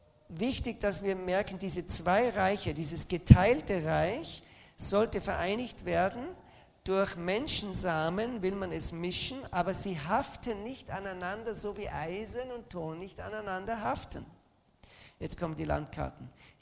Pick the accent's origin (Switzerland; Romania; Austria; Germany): Austria; Ich bin ja ein Österreicher.